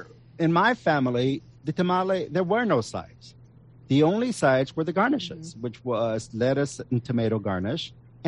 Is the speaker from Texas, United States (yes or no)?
yes; Texas, United States; also born or lived in Northern Mexico; Where I grew up with in Southern Texas, Northern Mexico, the big one was chicken